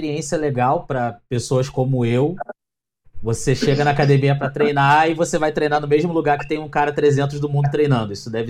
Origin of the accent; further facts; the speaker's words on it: Rio de Janeiro, Brazil; Não, eu sou carioca, sou daqui do Rio de Janeiro.